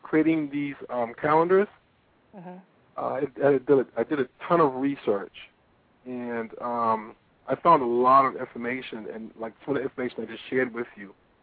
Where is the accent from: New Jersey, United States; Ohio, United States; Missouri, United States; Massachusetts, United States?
Massachusetts, United States; Boston; now in Atlanta, United States; Yeah, I live in Atlanta. I was born and raised in Boston.